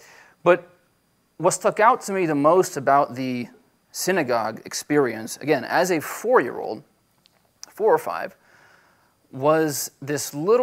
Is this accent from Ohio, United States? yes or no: no; California, United States; born there; So I was born in California, and when I was about 1 year old, we, I suppose, visited, Disneyland.